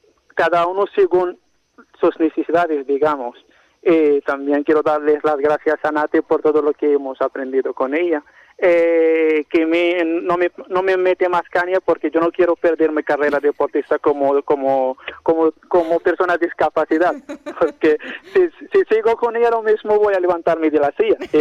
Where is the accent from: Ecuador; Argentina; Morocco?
Morocco; yo como marroquí, que es raro que viera un marroquí haciendo yoga